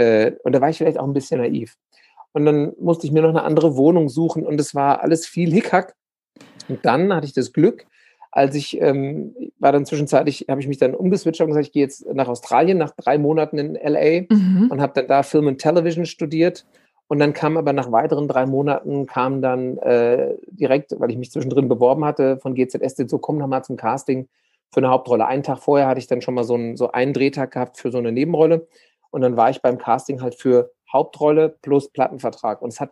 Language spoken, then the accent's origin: German; Frankfurt, Hesse, Germany; Aber weder war eine gute in der Nähe von Frankfurt, wo ich herkomme, noch hatte ich einen Bezug dazu, zum Schauspielen an sich.